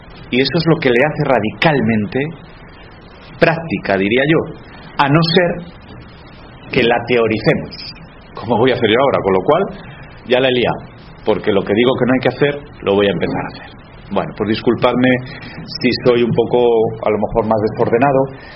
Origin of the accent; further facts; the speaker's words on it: Madrid, Community of Madrid, Spain; now in Seville, Spain; soy madrileño de origen, sevillano de corazón, y no porque esté aquí ahora mismo y me hayan destinado aquí